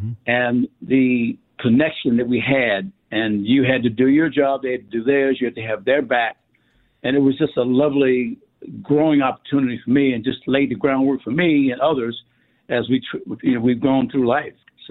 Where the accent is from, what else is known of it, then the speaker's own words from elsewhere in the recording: Atlanta, Georgia, United States; Flanagan to me was the Magic Johnson of our era as we grew up in Atlanta.